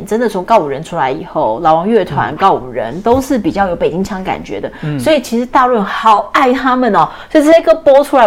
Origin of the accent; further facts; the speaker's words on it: Taiwan; 因为毕竟我们是台湾来的，我们要点台湾人的歌。